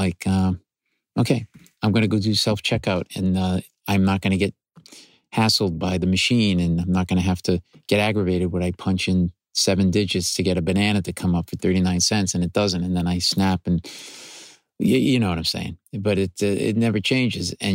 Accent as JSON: {"language": "English", "town": "Providence", "region": "Rhode Island", "country": "United States", "tie": "born or raised there", "lives_now": "New York City, United States", "said": "We both live in New York City, but you went to Brown, and I grew up in Providence, as did my wife."}